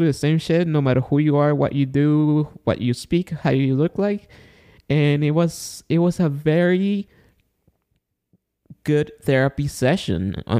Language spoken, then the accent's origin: English; Guatemala; now in United States; And I live here in California, in the United States. I was born and raised in Guatemala.